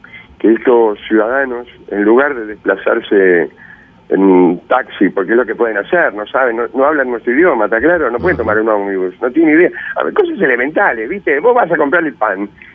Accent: Uruguay; la actitud que tenemos como uruguayos

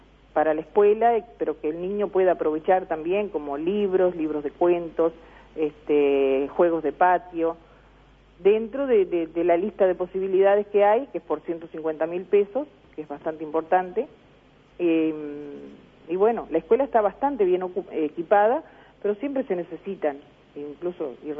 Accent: Nueva Helvecia, Colonia, Uruguay; Yo soy de Nueva Helvecia.

